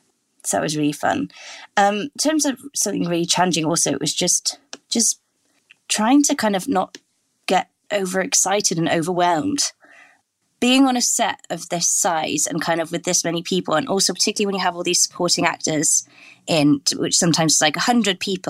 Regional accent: Wales, United Kingdom; So I'm Welsh speaking

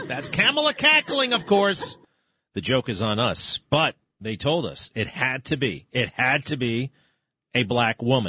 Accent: Connecticut, United States; well, I'm from Connecticut, so I need somebody from the Midwest.

